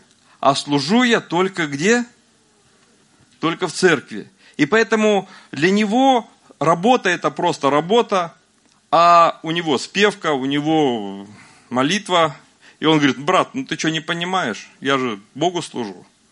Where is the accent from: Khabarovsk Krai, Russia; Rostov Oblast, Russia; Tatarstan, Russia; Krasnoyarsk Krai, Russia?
Tatarstan, Russia; Naberezhnye Chelny; Я родился в Татарстане, и 47 лет я живу в Набережных Челнах.